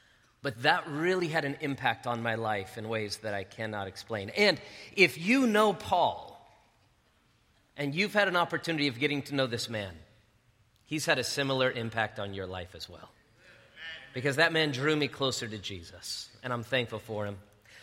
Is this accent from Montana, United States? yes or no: no; Las Vegas, Nevada, United States; I'm from Las Vegas.